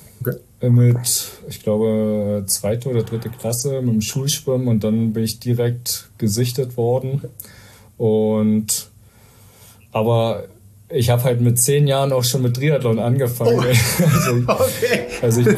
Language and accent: German; Finsterweide, Germany; Na, ich bin ja in Finsterweide geboren und aufgewachsen.